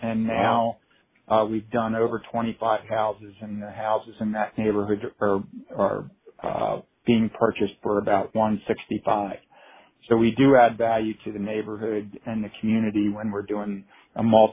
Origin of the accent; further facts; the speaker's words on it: Maryland, United States; I grew up in so my parents were born in Dundalk, the Canton area, and we grew up in the Anne Arundel County area